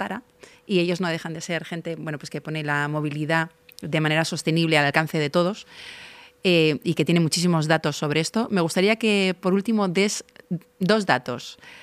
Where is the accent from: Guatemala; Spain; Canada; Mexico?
Spain; Basque Country; Yo ves que soy vasca